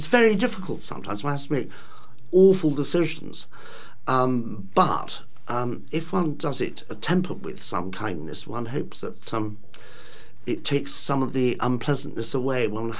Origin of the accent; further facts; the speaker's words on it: South West England, United Kingdom; I've spent my whole working life in this area. And I was brought up on Exmoor.